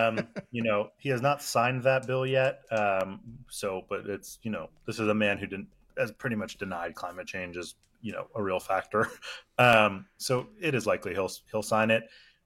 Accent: Philadelphia, Pennsylvania, United States; Where I grew up in Philadelphia, or right outside, there's huge issues with school infrastructure.

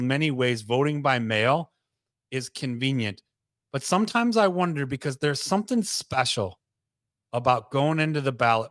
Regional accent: Midwest, United States; moved away as an adult; I'm a former Midwesterner.

